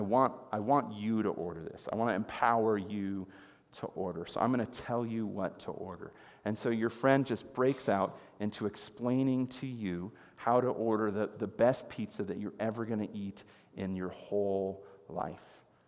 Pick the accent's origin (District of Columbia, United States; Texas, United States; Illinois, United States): Illinois, United States; Chicago; I know, I'm from Chicago, I've got some pizza rules, and that's just how it goes, okay?